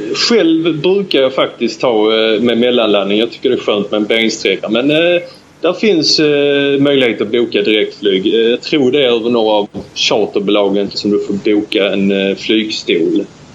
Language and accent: Swedish; Malmö, Skåne, Sweden; now in Thailand; Eftersom jag kommer ner från Malmö så är det ju enklast att resa från Köpenhamn.